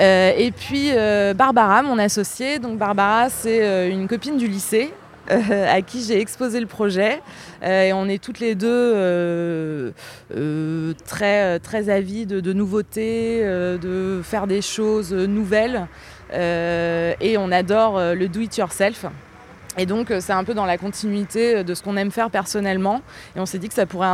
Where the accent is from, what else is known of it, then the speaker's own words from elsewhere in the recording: Strasbourg, Grand Est, France; moved away as an adult; also born or lived in Paris / Cambodia / Vietnam; now in Lisbon, Portugal; ça fait 6 mois que je suis arrivée à Lisbonne. Avant ça, j'étais à Paris, mais je suis originaire de Strasbourg. À Paris, j'ai eu une petite parenthèse de 2 ans et demi à peu près en Asie, donc au Cambodge et au Vietnam.